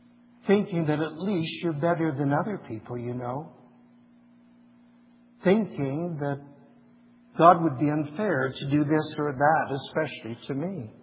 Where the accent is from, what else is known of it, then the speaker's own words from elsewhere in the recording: Windsor, Ontario, Canada; and I grew up in Windsor, and he played across the road across the river in Detroit.